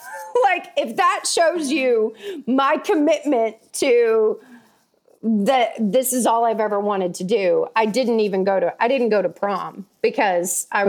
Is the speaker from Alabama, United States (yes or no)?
yes; Tuscaloosa, Alabama, United States; In Tuscaloosa. I grew up in Tuscaloosa, Alabama.